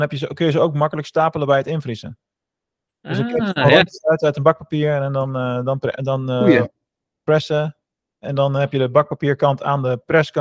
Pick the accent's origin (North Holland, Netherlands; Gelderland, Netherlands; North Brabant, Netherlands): North Holland, Netherlands; En ik heb ook 10 jaar in Schagen gewoond en ik kom van Noord-Holland.